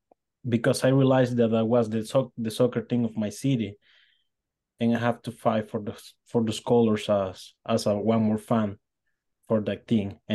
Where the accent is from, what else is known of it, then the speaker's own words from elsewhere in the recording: Zulia, Venezuela; moved away; It was really hard, man, because I immigrated from Venezuela 4 years ago, and the only team that I have left from Zulia was the soccer team, Zulia FC.